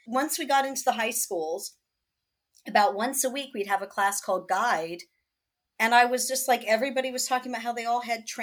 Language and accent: English; New York, United States; moved away as an adult; I came out here from New York 5 years ago.